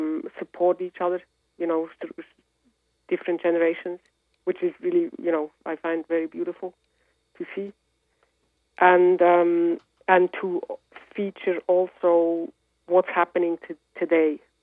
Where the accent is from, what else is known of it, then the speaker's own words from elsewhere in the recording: Bern, Switzerland; even in my hometown of Bern, you know, I heard … at an early age.